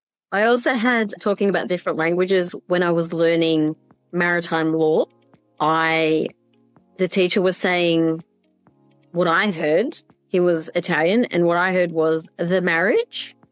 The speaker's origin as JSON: {"language": "English", "country": "Australia", "said": "I'm Australian"}